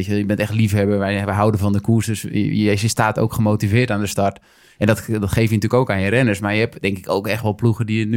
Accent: Netherlands; Als Nederlander, we staken wat af.

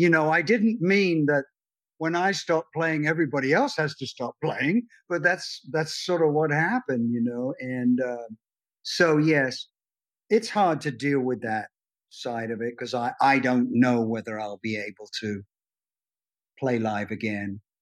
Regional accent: United States; Because I've got to go home. I'm American. I'm a US citizen, but I'm also a UK citizen.

